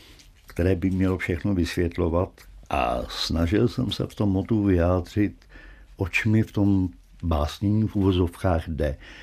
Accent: České Budějovice, South Bohemian Region, Czechia; born there; v mém rodišti Českých Budějovicích

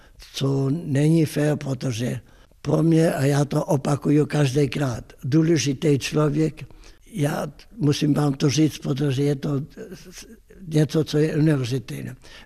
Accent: Velké Meziříčí, Vysočina Region, Czechia; born or raised there; also born or lived in Janovice

